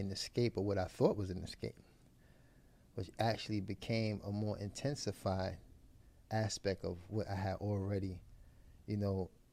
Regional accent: Harlem, New York, United States; Yep, born and raised in Harlem, New York yeah.

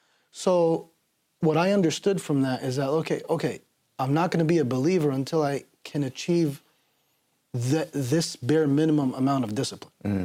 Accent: Paterson, New Jersey, United States; Yeah, I'm from Patterson.

